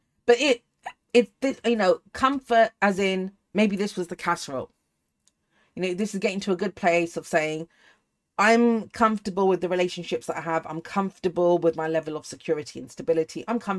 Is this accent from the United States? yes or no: no; United Kingdom; I know I'm British, but I'm not always sarcastic.